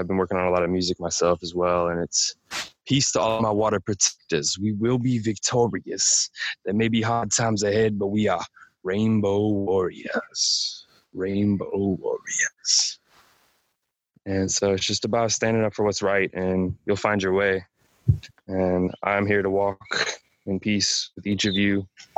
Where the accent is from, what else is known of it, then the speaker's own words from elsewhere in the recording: St. Louis, Missouri, United States; I was born and raised in St. Louis